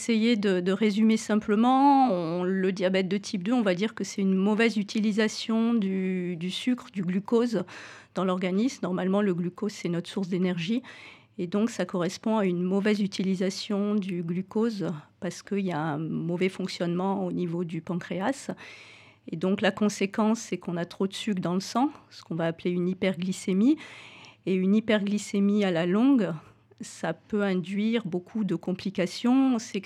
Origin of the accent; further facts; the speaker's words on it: Vichy, Auvergne-Rhône-Alpes, France; also born or lived in Clermont-Ferrand / Cantal; now in Valence, France; En fait, j'ai passé une partie de mon enfance à Vichy, dans l'Allier, donc en Auvergne. J'ai fait mes études à Clermont-Ferrand. Ensuite, j'ai été installée 3 ans dans le Cantal, qui est une belle région, et je suis installée sur Valence depuis 2003.